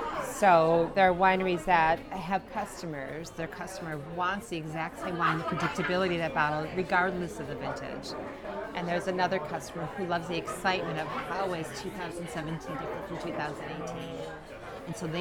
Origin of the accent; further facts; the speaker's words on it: Milwaukee, Wisconsin, United States; I liked. I'm from Milwaukee. I drank beer more than wine.